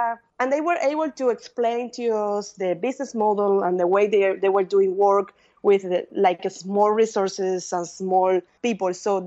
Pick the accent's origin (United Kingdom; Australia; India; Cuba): Cuba; English is a second language; moved away as an adult; now in United States; I came to America with $300. Mm-hmm. So I just arrive and say, okay, I just have $300. I'm from Cuba.